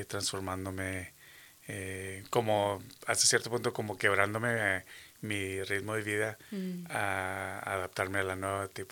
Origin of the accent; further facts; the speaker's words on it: Matamoros, Tamaulipas, Mexico; moved away; Bueno, pues yo soy de Matamoros, Tamaulipas. Parte de mi historia es varias áreas, ¿verdad? Pero nosotros llegamos aquí en el 84.